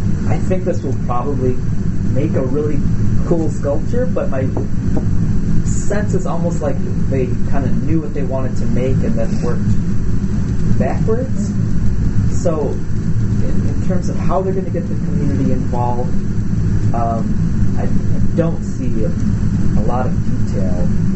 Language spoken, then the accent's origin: English; Eau Claire, Wisconsin, United States; So, full disclosure, I'm from Eau Claire.